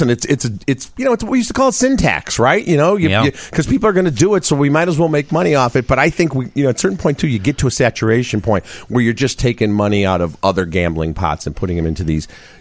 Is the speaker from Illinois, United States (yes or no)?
yes; Chicago, Illinois, United States; knowing I was from Chicago